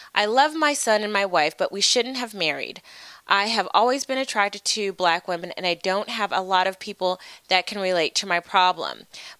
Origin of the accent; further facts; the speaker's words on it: San Diego, California, United States; I'm from San Diego but moved to another place near the San Francisco area.